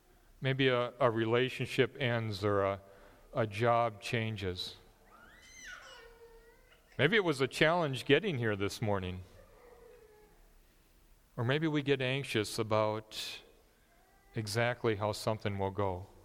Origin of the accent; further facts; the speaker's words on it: Upper Great Plains, United States; Scandinavian and German, growing up in the Upper Great Plains, tending towards the serious side of things.